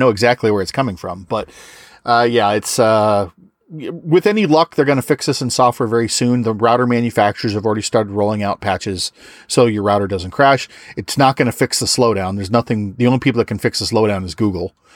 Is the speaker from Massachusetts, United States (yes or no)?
yes; Massachusetts, United States; I grew up in Massachusetts. So, you know, it's the same situation here.